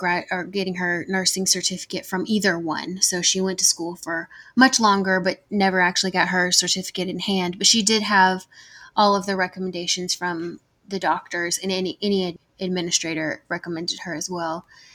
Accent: the South, United States; I'm from the South. I'm sure that y'all can hear that in my voice. So it's always hot here.

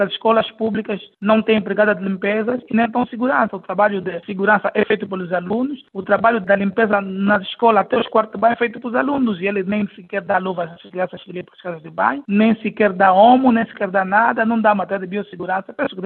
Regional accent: Angola; O nosso direito à manifestação é nosso enquanto cidadão, é nosso enquanto angolano.

